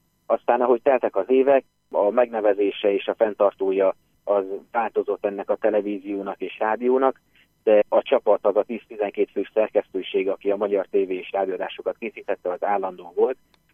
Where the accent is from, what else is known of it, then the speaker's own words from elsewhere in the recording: Uzhhorod, Zakarpattia Oblast, Ukraine; 1986-ban születtem, itt Ungváron, Kárpátalja megyeszékhelyén. Itt is jártam iskolában, itt jártam egyetemre is, az Ungvári Nemzeti Egyetem magyar nyelv és irodalom szakán.